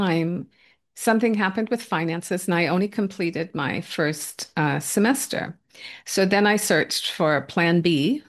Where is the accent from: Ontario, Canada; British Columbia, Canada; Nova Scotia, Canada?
Nova Scotia, Canada; also born or lived in Newfoundland; I grew up in Nova Scotia, which is on the east coast of Canada. I went to, or I started university in Newfoundland, which was going as far east as you could go.